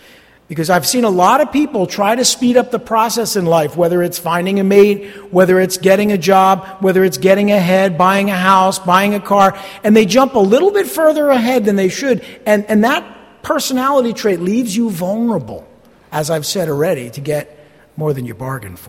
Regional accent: United States; I come from the West. I'm come from America where, you know, women are not treated that way.

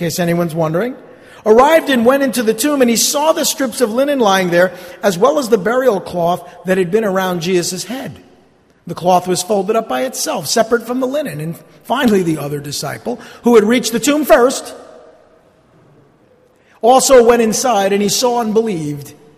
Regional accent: New Jersey, United States; I'm a skeptic. I'm from New Jersey. I don't believe anything.

